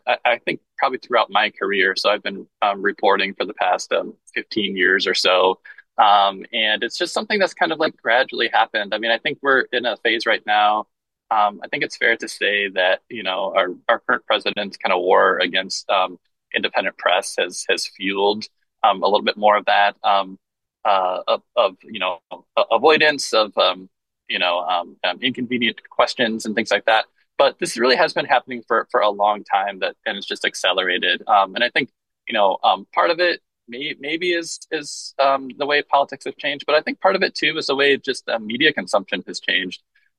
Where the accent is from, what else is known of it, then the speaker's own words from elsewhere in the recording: Michigan, United States; I reported for a couple of years in my home state of Michigan at Bridge Magazine, which is a nonprofit there.